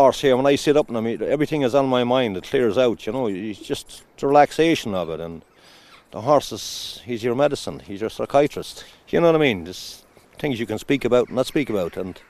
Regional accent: Ireland; We're Irish people, we're born and reared in it, you know.

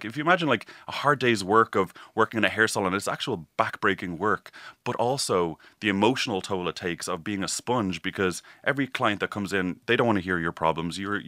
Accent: Dublin, Leinster, Ireland; I grew up around the Ballantyre, Rathfarnham areas.

